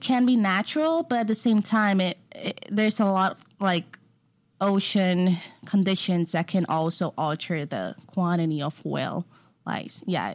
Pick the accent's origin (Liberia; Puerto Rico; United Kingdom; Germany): Puerto Rico; since I'm from Puerto Rico and fishing, it's like a thing over there as well.